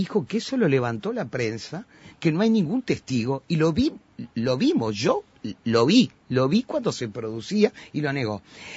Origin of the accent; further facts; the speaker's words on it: Uruguay; Yo crecí en Uruguay